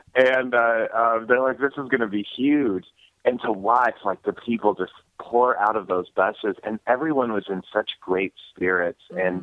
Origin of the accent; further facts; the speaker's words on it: Springfield, United States; I mean, I'm from Springfield growing up, and I've seen a lot of rallies